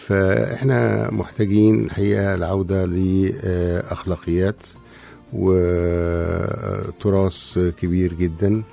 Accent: Kom Hamada, Beheira, Egypt; والله أنا أساساً من البحيرة كوم حمادة

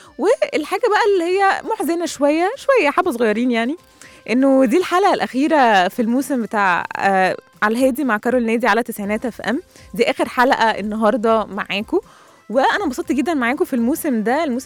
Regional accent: Egypt; فدي من ضمن الاجواء المميزه جدا في رمضان عندنا في مصر.

